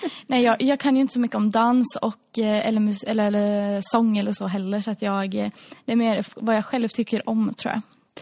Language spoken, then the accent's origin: Swedish; Vadstena, Östergötland, Sweden; Nu är jag från en ännu mindre stad.